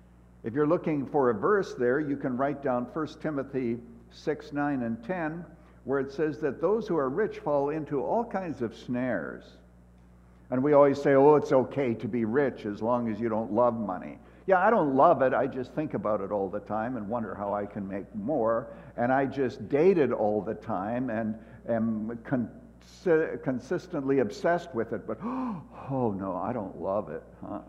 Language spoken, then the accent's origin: English; Canada; now in United States; I came to America from Canada and became a Cub fan